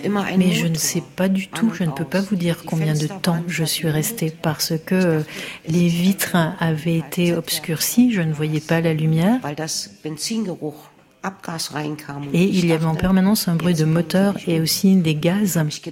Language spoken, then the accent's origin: French; Berlin, Germany; French is a second language; je viens de Berlin-Est, où je suis née.